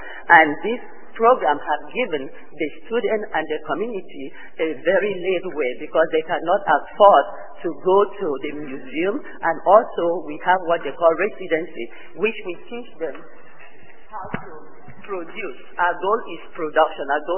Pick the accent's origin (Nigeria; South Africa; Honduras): Nigeria; Niger Delta; now in United States; I'm from Nigeria, the Niger Delta, the South